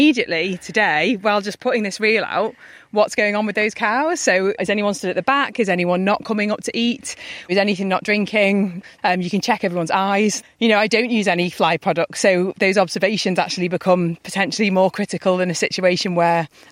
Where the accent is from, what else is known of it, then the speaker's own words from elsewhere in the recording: Liverpool, North West England, United Kingdom; No, I'm from Liverpool originally.